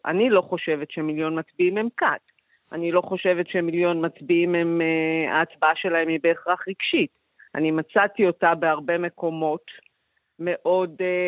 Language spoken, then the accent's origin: Hebrew; Migdal HaEmek, Northern District, Israel; אני משתמשת הרבה במגדל העמק, כי גדלתי שם, במגדל העמק